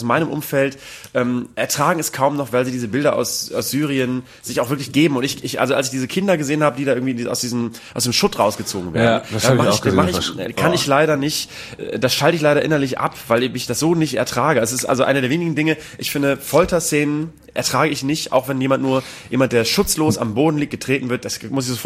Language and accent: German; Hamburg, Germany; als Hamburger und jemand, der diese ganze, oder als Norddeutscher